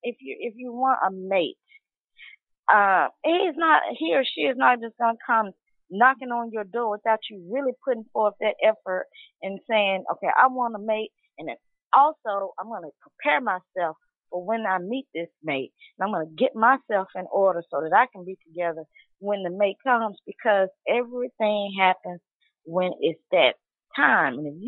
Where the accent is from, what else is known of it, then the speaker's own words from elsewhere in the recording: Memphis, Tennessee, United States; Dr. Sabi had a house where he sold his vitamins right in my hometown in Memphis, right on 3rd Street.